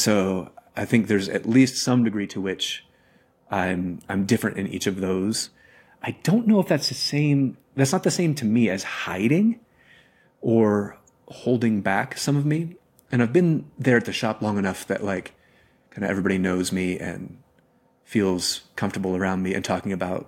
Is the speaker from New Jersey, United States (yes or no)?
yes; New Jersey, United States; now in Arkansas, United States; I definitely came across that when I moved from New Jersey, where Mwangi and I both kind of grew up there and moved to Arkansas, which is a very different culture.